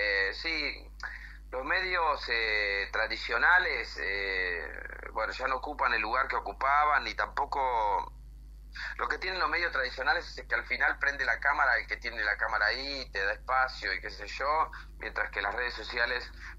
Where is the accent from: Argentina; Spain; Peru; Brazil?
Argentina; Buenos Aires Province; Yo soy bonaerense de adentro